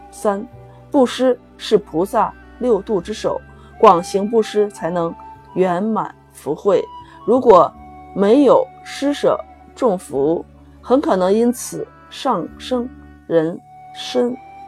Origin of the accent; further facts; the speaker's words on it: Xi'an, Shaanxi, China; 我是来自于西安的